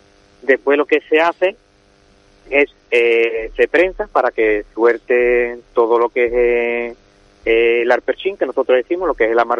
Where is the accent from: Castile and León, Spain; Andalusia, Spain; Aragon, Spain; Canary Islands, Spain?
Andalusia, Spain; la aceituna de aquí de la provincia de Sevilla y de aquí de mi pueblo, que es Jarabe